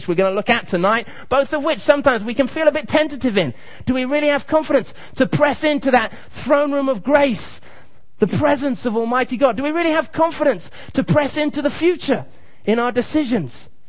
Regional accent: Kenya; I have a very vivid memory from when I was growing up in Kenya. In fact, one of my earliest memories in Kenya, probably the earliest memory, was arriving at the airport in 1982, Jomo Kenyatta International Airport

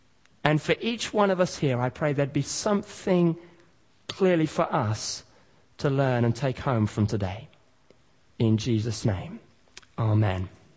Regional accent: Kenya; when I grew up in Africa, in Kenya, we never used to take chocolate

